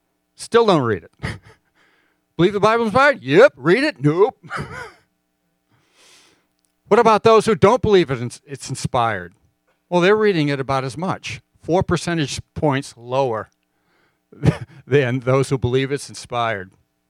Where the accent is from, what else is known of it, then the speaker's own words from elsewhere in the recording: Rhode Island, United States; You know, I grew up in Rhode Island.